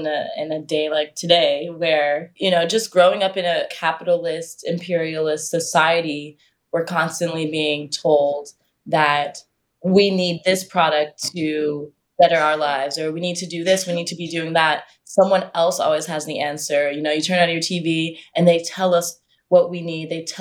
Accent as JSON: {"language": "English", "region": "New York", "country": "United States", "tie": "born or raised there", "said": "coming from our own story of growing up in New York, growing up in different worlds, in a sense, there is no recipe."}